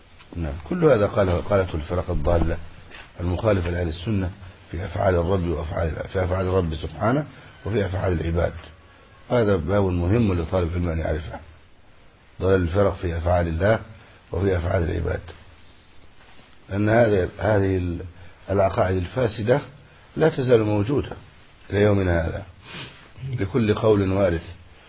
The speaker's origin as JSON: {"language": "Arabic", "country": "Egypt", "said": "بلادنا مصر"}